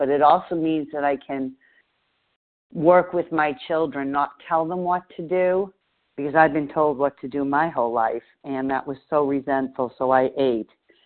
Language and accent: English; Boston, Massachusetts, United States; I was from Boston. We're pushy.